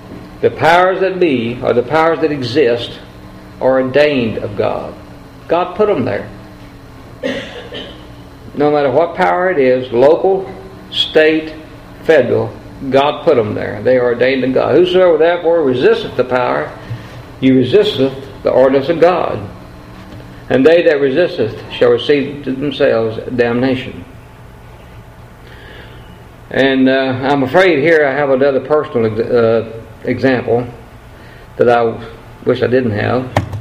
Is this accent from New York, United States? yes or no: no; Lampasas, Texas, United States; moved away as an adult; now in Austin, United States; I lived in Lampasas. I grew up in Lampasas. And until I was about, I graduated there, until I was about 25 or 6 or something like that. And then I moved to Austin.